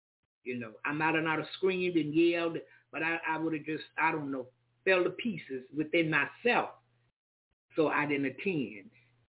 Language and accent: English; Jacksonville, Florida, United States; accent: country; I say, Jacksonville, I'm from Florida.